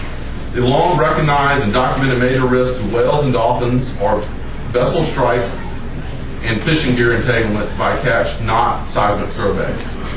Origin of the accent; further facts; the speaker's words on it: Wilmington, North Carolina, United States; now in Raleigh, United States; I'm a resident, former resident of New Hanover County. I grew up in Wilmington. I live in Raleigh now.